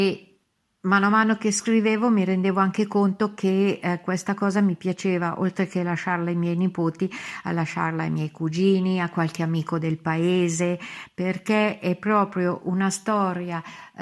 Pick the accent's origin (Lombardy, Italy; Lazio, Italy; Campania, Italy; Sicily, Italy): Lombardy, Italy; Lomnago; also born or lived in Varese; Io sono nata a Varese, ma ho vissuto fino ai 6 anni a Lomnago, perché la famiglia sia di mia mamma che di mio papà sono di Lomnago.